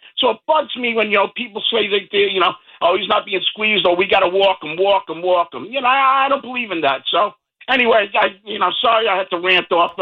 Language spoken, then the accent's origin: English; Bronx, New York, United States; because I grew up in the Bronx. All my friends were Yankee fans.